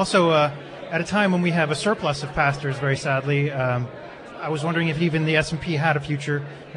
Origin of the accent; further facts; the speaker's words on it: Syracuse, Utah, United States; I'm coming from Syracuse, Utah.